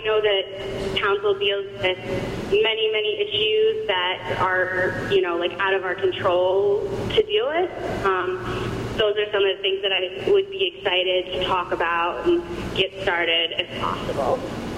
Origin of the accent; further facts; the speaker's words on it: University City, Missouri, United States; As most of you probably know, I grew up in University City, spent my whole life there, other than college, and I just moved back.